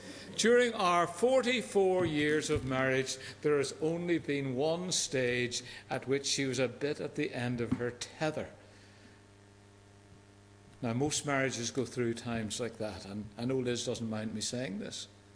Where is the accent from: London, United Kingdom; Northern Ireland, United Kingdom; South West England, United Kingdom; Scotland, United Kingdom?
Northern Ireland, United Kingdom; Belfast; born there; in Belfast, not very far from where the movie was made